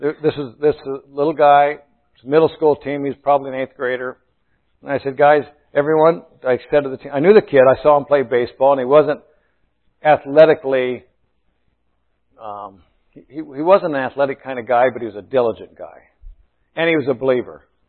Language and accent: English; Iowa, United States; I know that I came from Iowa, and I know this is Indiana